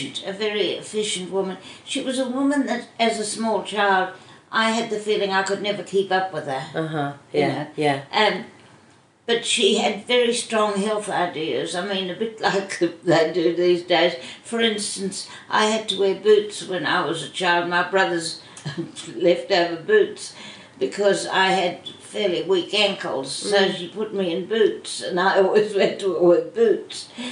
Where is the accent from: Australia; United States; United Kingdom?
Australia; Melbourne, Victoria; Well, I grew up in Essendon in Melbourne because at that stage my father was member for Essendon, state member for Essendon.